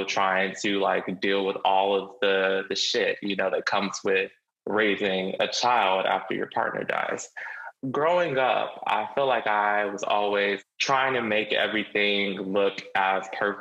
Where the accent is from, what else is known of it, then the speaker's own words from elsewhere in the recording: Gastonia, North Carolina, United States; I grew up in Charlotte, but that's actually kind of a lie because I grew up on like the suburbs of Charlotte, a small town called Gastonia.